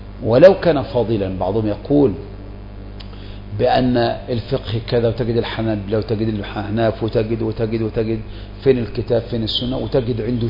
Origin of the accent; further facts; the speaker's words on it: Egypt; اخواتك عندنا في مصر الولد هيجيب مين، الذكور بس ولا الذكور والاناث؟